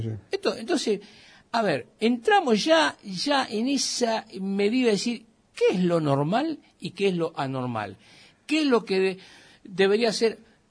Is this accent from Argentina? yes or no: yes; Argentina; lo que más duele como argentinos? Es que esto es normal. Ya, esto es la normalidad de nuestro país.